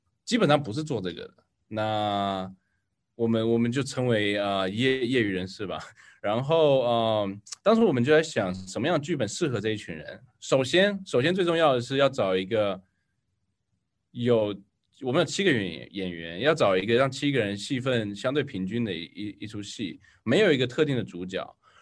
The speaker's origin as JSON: {"language": "Chinese", "country": "Taiwan", "moved": "yes", "lives_now": "Seattle, United States", "said": "因为我其实是4年前我从台湾搬来西雅图"}